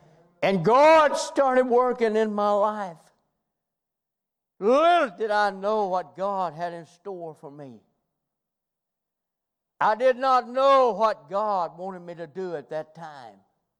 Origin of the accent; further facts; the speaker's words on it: Kentucky, United States; I'm from Kentucky, and I went up north and married me a Yankee wife. Got me a Yankee woman.